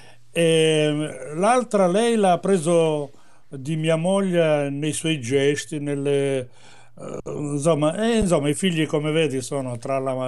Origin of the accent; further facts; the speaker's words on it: Sicily, Italy; now in Belgium; ci sta un forte sentimento delle mie origini italiane, dalla Sicilia